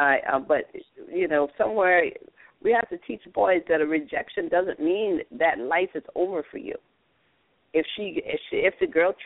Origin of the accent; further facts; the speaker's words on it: Florida, United States; You know, I mean, I grew up in Florida, and we thought we weren't going to graduate because we thought Cuba and America was going to be at war in 1962, 63.